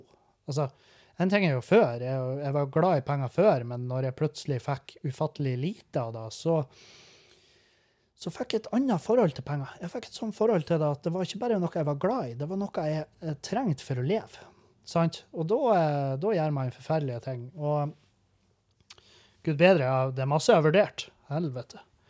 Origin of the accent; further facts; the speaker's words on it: Halsa, Nordland, Norway; Halsa-revyen, der jeg kommer fra